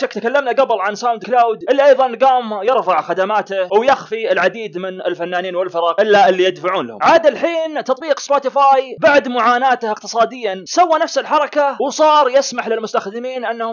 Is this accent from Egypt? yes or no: no; Saudi Arabia; نبي ننتقل الأخبار الموسيقى الشعبية عندنا في المملكة العربية السعودية